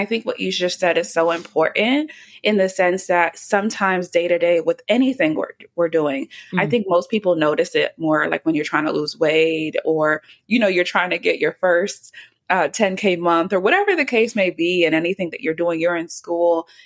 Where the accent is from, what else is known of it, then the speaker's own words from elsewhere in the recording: Jamaica; It's sad for me though, because I'm Jamaican and people are like, you don't know how to dance?